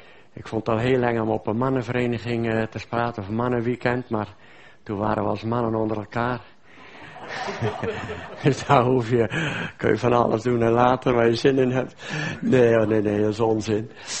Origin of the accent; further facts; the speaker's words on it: Netherlands; moved away as an adult; En dat is Nederland. Dat is mijn vaderland.